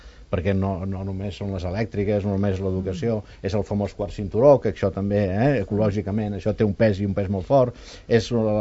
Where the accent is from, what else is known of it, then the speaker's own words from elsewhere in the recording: Vic, Catalonia, Spain; som de Vic.